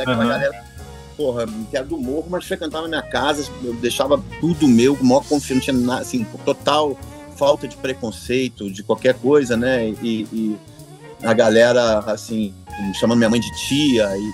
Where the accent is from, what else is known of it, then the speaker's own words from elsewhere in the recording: Rio de Janeiro, Brazil; que é o nome da rua que eu nasci, onde eu cresci em Ipanema, Barão da Torre.